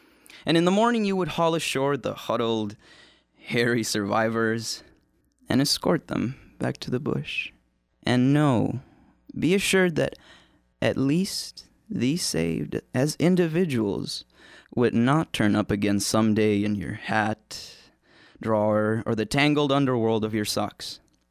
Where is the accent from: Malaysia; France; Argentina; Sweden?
Argentina; English is a second language; So I come from Argentina. I wasn't born originally here, and I had to take an English class, actually. This is my second language.